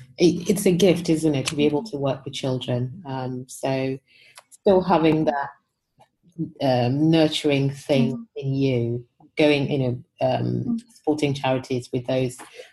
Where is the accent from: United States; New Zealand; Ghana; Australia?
Ghana; born there; I was born in Ghana, and Ghana produces quite a lot of cocoa globally.